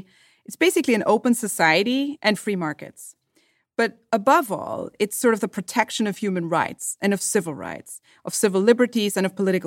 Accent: Germany; English is a second language; as somebody growing up in West Germany, seeing German flags, like, ever.

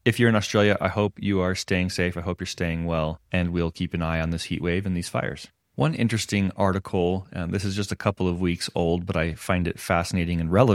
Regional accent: United States; which as an American is a very fun experience

